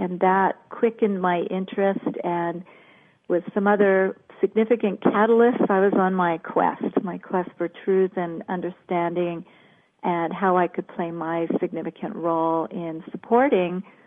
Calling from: Ojai, California, United States; Actually, from Ojai, California today.

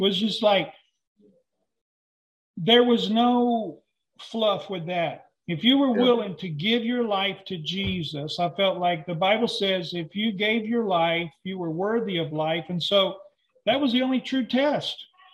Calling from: The Woodlands, Texas, United States; We might not be very far from you. We're in North Houston in the Woodlands.

